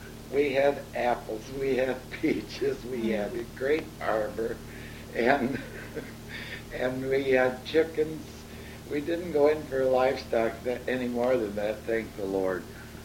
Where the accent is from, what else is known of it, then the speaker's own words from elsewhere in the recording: Detroit, Michigan, United States; also born or lived in Warren, Pennsylvania; I was born in Warren, Pennsylvania, and lived there until I was about two or three, I think. We moved to Detroit, and we lived on the corner of Longfellow and 3rd.